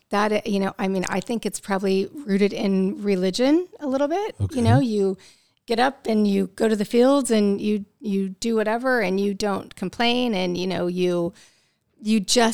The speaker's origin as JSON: {"language": "English", "region": "Midwest", "country": "United States", "tie": "born or raised there", "said": "I was raised in the Midwest and, you know, a pretty austere household."}